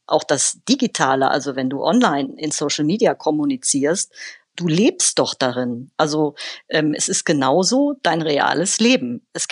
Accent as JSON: {"language": "German", "region": "Rhineland", "country": "Germany", "tie": "born there", "said": "Zum einen bin ich ja gebürtige Rheinländerin und hier im Rheinland sagt man zu allem Gedöns."}